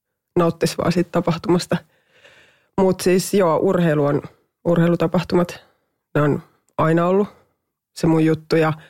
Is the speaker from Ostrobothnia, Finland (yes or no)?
yes; Laihia, Ostrobothnia, Finland; Se on ollut hyvä paikka kasvaa ja mä oon tosi ylpeä siitä, että mä oon sieltä kotoisin. Mä oon kauhean mielelläni aina sen tuon esiin, että mä oon maalaistalon tytär ja ylpeä siitä.